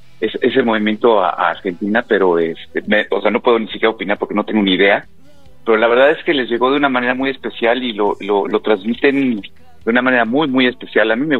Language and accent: Spanish; Mexico; para nosotros como mexicanos es un estándar, ¿sabes?